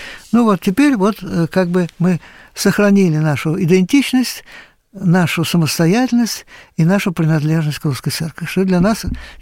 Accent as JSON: {"language": "Russian", "region": "Moscow", "country": "Russia", "lives_now": "Italy", "said": "я хотел бы добавить, что я живу в Северной Италии. Это верно, я москвич."}